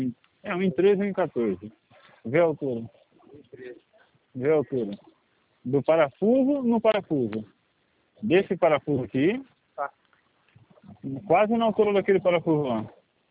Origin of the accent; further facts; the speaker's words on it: Americana, São Paulo, Brazil; Sou da Americana.